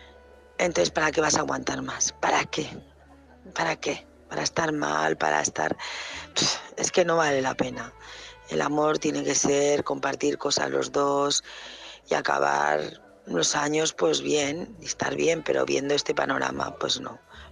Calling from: Barcelona, Catalonia, Spain; de Barcelona.

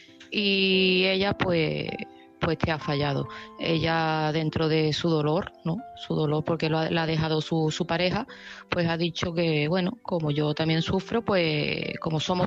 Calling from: Seville, Andalusia, Spain; de Sevilla

